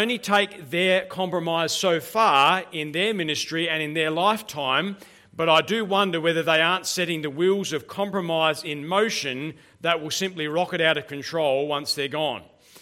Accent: Murray Bridge, South Australia, Australia; Where I grew up in Murray Bridge, we had a fairly steep driveway.

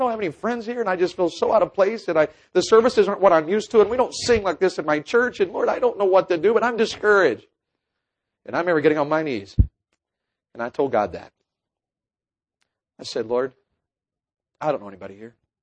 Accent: the South, United States; Being a Southerner, I had a hard time with having a Yankee roommate.

